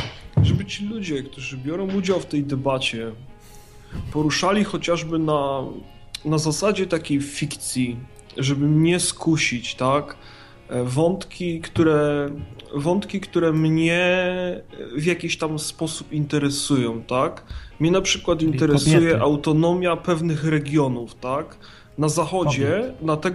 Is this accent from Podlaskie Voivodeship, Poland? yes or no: no; Greater Poland Voivodeship, Poland; to ja jako wielkopolska pyra w czasach wojny, no, mając do wyboru pomóc tobie, czy pomóc komuś z Wielkopolski, kogo kompletnie nie znam, bym się długo nie zastanawiał.